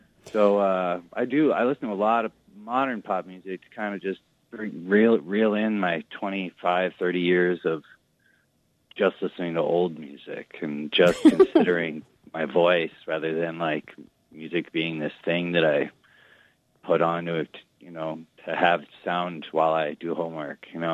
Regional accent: Eau Claire, Wisconsin, United States; I'm from Eau Claire, Wisconsin, so I had relationships with these people like 25 years ago when we were all in school together.

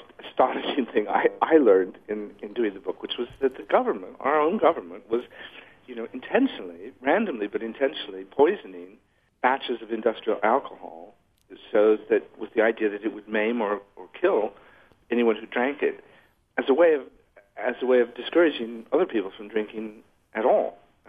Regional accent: Des Moines, Iowa, United States; You know, I grew up in Des Moines

